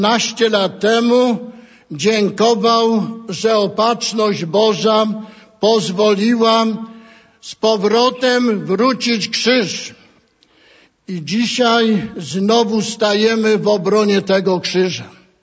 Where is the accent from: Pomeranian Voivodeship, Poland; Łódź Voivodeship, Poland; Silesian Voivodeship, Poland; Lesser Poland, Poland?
Lesser Poland, Poland; Zakopane; U nas w Zakopanem, na Podhalu naszym